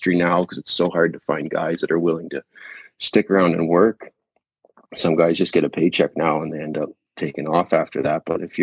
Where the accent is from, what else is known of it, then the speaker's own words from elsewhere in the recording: Charlottetown, Prince Edward Island, Canada; now in Toronto, Canada; I'm from the East Coast of Canada. so they call it the Maritimes. So I'm from Charlotte. I live in Prince Edward Island